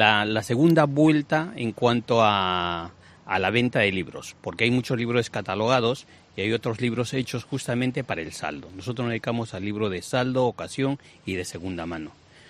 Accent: Peru; moved away as an adult; now in Spain; Yo, de origen soy peruano y yo radico en España hace 35 años. Vine como todo inmigrante a estudiar

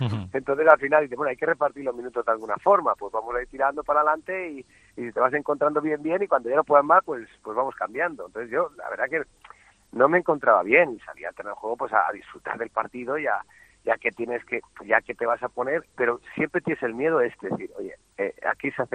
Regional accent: Valencia, Valencian Community, Spain; yo también sé que de aquí en Valencia somos muy de este

